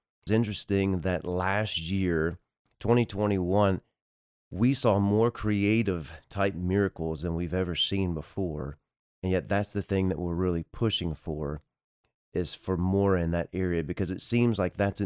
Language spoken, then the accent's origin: English; Texas, United States; I get to go back to my home state of Texas.